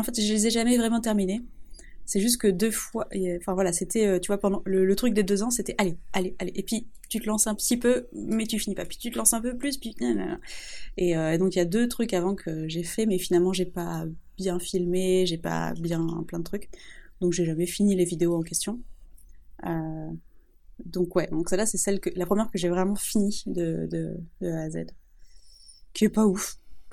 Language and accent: French; France; Oui, je suis française.